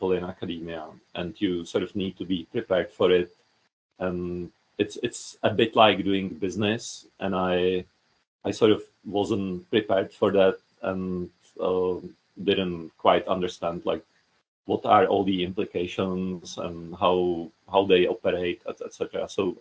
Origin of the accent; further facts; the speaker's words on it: Czechia; English is a second language; also born or lived in United States / Netherlands; I moved from the Netherlands to Czech Republic. I'm originally Czech.